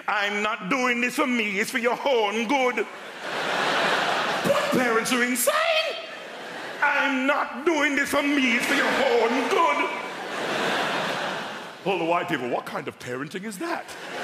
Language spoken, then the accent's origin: English; Dudley, West Midlands, United Kingdom; I grew up in Dudley, in the West Midlands.